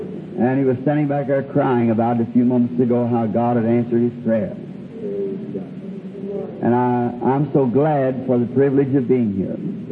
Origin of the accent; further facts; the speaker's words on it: Ireland; and I was there as an Irishman.